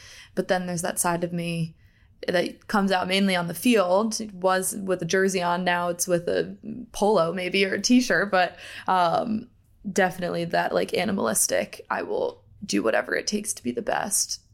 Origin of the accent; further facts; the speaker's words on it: Pennsylvania, United States; also born or lived in Delaware; Yeah, so I was born in Delaware, grew up in Pennsylvania. I grew up in a sports family.